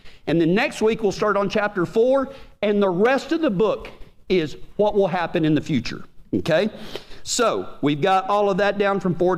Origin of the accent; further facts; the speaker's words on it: Big Lake, Texas, United States; now in Kiowa, United States; I'm from Big Lake, Texas originally.